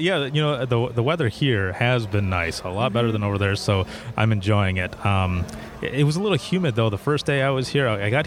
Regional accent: Michigan, United States; I'm from Michigan, and I don't know what it is with Michigan lately.

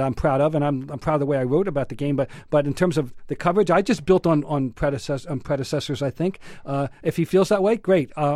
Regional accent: Trenton, New Jersey, United States; I grew up in New Jersey, in Trenton, New Jersey, but he was in the Philadelphia Inquirer.

